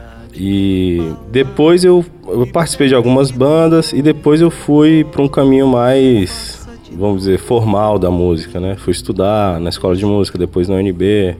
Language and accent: Portuguese; Brasília, Federal District, Brazil; Sim, sou de Brasília.